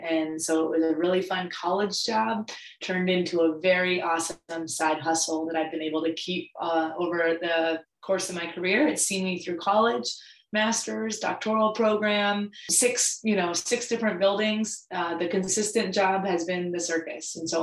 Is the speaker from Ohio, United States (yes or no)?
yes; Cincinnati, Ohio, United States; So I am born and raised in Cincinnati, Ohio, and I am the product of two school teachers